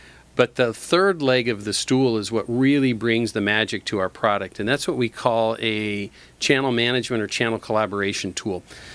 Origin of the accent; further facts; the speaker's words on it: Long Beach, California, United States; I did. Born and raised in Long Beach.